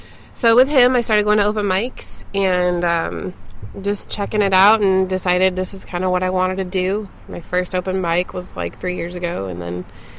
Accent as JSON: {"language": "English", "town": "St. Louis", "region": "Missouri", "country": "United States", "tie": "born or raised there", "said": "I am. I grew up in West County."}